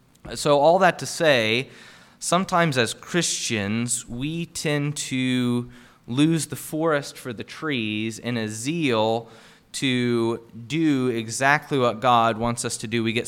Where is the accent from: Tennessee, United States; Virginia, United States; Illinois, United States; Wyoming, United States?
Illinois, United States; you know, I'm from Illinois normally, and so a lot of people are Bears fans or Colts fans where the area I was from